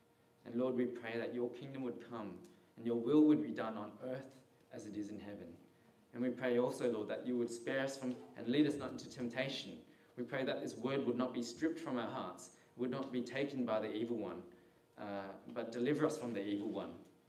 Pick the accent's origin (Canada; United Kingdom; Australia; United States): Australia; also born or lived in Singapore; I grew up in Australia, and I've lived in Hobart, and but my birthplace was Singapore, from a Teochew Chinese heritage.